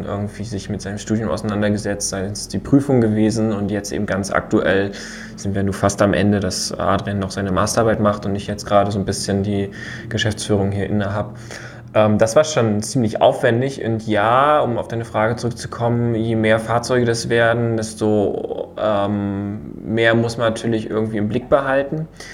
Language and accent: German; Rostock, Mecklenburg-Vorpommern, Germany; Wir sind ja beide Rostocker